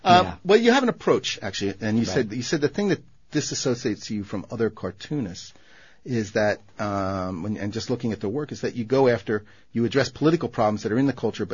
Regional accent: Philadelphia, Pennsylvania, United States; I grew up in Southwest Philadelphia where we watched right outside the oil refineries where we watched the blue and green lights at night, and we never realized we were being poisoned, thought they were great shows

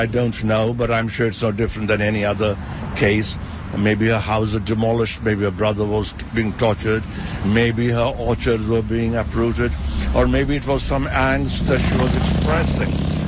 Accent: India; Well, I'm from India. So it's something that I'm familiar with.

